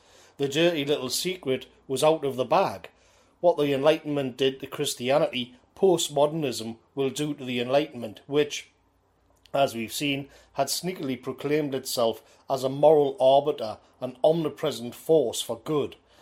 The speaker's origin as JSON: {"language": "English", "region": "England", "country": "United Kingdom", "said": "If I, as an Englishman"}